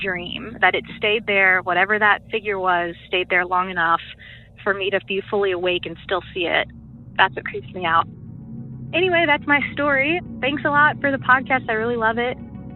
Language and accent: English; Arkansas, United States; I'm originally from Arkansas, and this is where my story takes place.